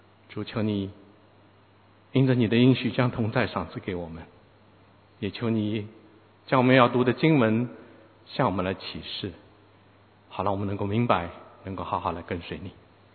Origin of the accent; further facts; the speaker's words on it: China; 我想我们中国人蛮蒙福的哈。